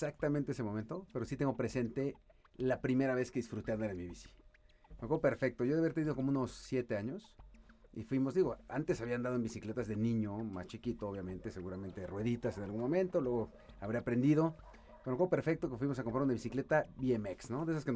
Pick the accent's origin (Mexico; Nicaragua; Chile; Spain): Mexico; Querétaro; also born or lived in Mexico City; Bueno, yo crecí en Querétaro, a partir de secundaria, luego me fui a México a vivir y luego ya he vivido en algunas otras partes hasta que llegué hoy acá a Querétaro.